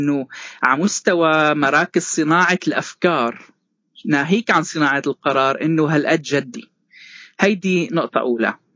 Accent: Syria; مش بس كوني سوري عربي لكن أيضا من خلفية مسيحية.

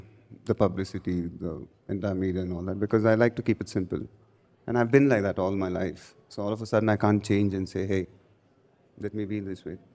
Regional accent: Chennai, Tamil Nadu, India; I grew up in Chennai, like I said

